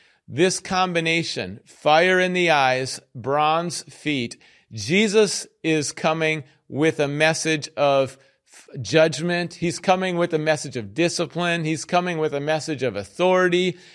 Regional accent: Minneapolis, Minnesota, United States; I grew up in the Twin Cities, Minneapolis and St. Paul, bigger cities.

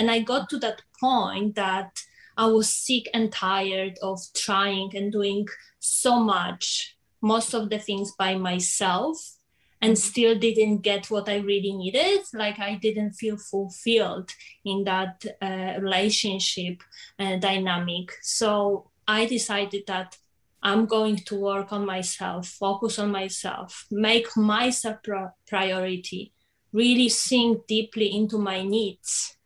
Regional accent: Poland; English is a second language; now in Sydney, Australia; So I live in Sydney for 7.5 years, and I am originally from Poland.

